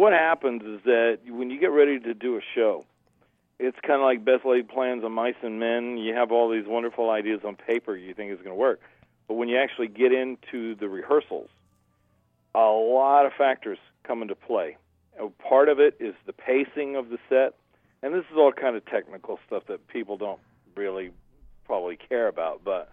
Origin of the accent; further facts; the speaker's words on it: New York, United States; I mean, I grew up in New York, so my first love was the Giants.